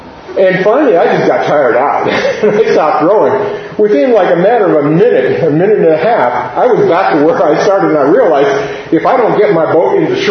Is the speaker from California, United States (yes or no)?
no; Astoria, Oregon, United States; I'm from Astoria, Oregon, and I'm going to use a bunch of illustrations from where I grew up. So this is the mouth of the Columbia River. This is where I grew up.